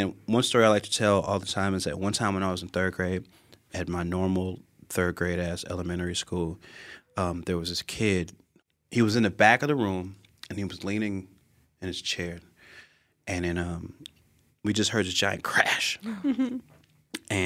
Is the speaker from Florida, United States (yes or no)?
no; Chicago, Illinois, United States; I grew up in Chicago.